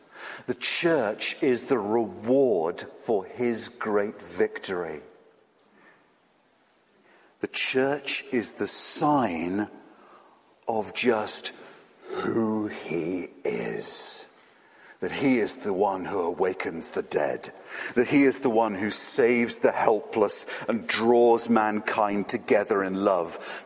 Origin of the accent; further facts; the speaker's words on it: England, United Kingdom; I am quite English.